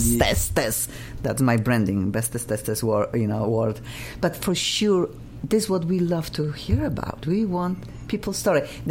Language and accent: English; Gliwice, Silesian Voivodeship, Poland; Come on, I'm from Gliwice.